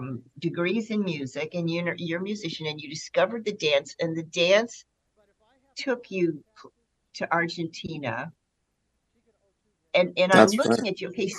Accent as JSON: {"language": "English", "region": "Midwest", "country": "United States", "said": "So I come from the Midwest"}